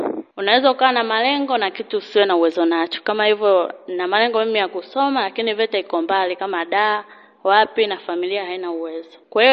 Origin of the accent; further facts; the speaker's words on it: Sakura, Tanga Region, Tanzania; ni mwanafunzi wa VETA Pangani, nasomea fani ya umeme, natokea kijiji cha Sakura, wilaya ya Pangani.